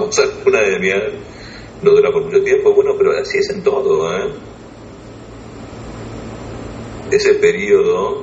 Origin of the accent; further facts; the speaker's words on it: Argentina; Bueno, yo soy de Argentina, los helados argentinos no son el helado dulce de leche.